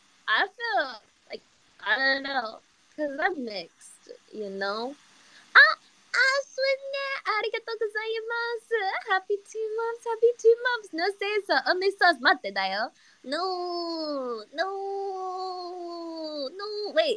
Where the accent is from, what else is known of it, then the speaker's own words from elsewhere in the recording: United Kingdom; accent: British; Some of my extended family can't understand my British accent, so I have to make my accent closer to their.